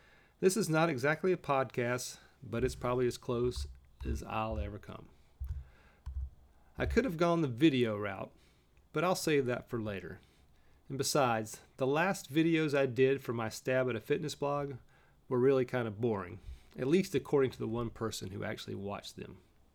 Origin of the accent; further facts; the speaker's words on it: the South, United States; accent: southern; So maybe some of you will be shocked at my southern accent, and maybe others won't even notice.